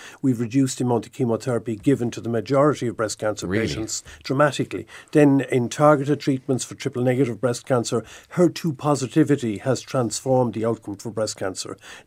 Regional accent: Munster, Ireland; I grew up in Kildemona, County Clare, in the 1960s.

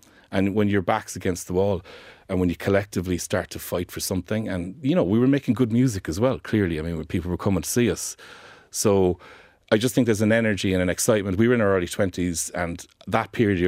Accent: Ireland; we're the Irish lads. We're over.

